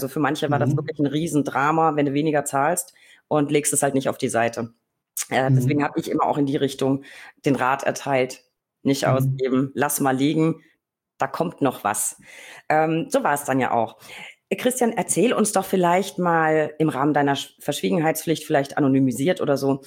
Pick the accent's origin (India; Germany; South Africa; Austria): Germany; Berlin; jetzt muss ich als Berliner natürlich fragen